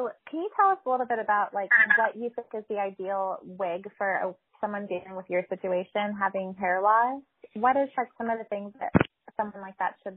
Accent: Milan, Lombardy, Italy; from Milano.

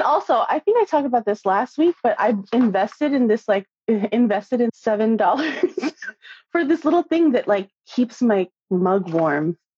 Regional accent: Philippines; I've seen it, obviously, because I'm Filipino, and like all of the Filipino people I've followed are blowing up about it.

